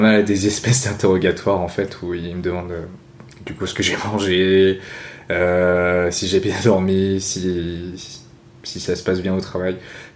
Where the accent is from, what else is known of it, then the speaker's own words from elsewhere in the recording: France; born there; Vu que nous, on est nés en France, tu vois, moi et ma sœur